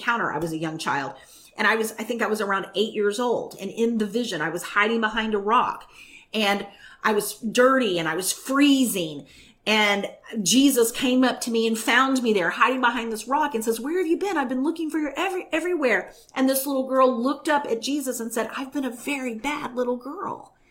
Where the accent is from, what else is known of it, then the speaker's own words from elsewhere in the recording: Bible Belt, United States; I grew up in the Bible Belt and I was taught the doctrine of original sin.